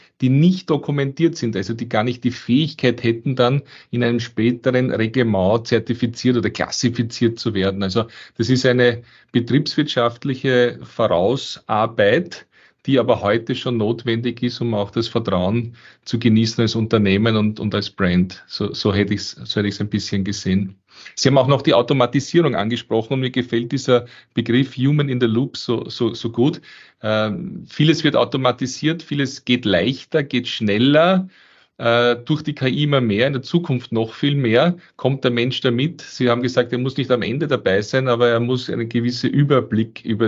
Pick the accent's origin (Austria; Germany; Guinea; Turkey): Austria; als Digitalhumanist, als Österreicher, als Europäer